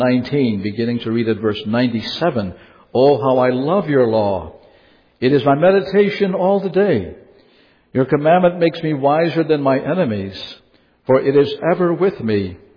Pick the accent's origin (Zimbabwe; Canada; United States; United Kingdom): United States; Palmyra, New York; which is held every summer near my hometown of Palmyra